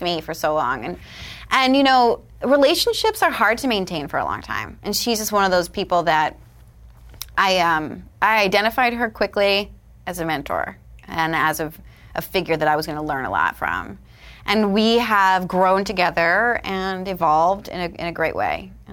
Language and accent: English; New York, United States; now in Los Angeles, United States; So I came from New York, I was like working consistently, come to LA and no one gives a shit.